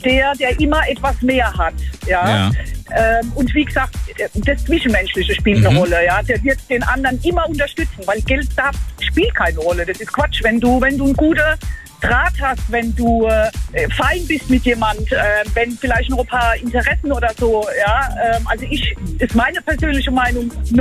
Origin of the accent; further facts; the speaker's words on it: Ludwigshafen, Rhineland-Palatinate, Germany; Ach so, sorry, aus Ludwigshafen.